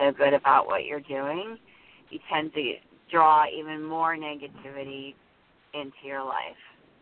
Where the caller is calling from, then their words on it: New Jersey, United States; Hi, I'm in New Jersey.